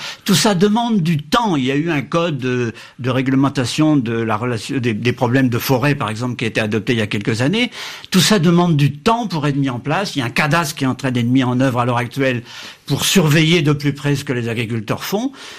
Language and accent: French; Brazil; French is a second language; Le Brésil, oui, parce que je suis brésilien.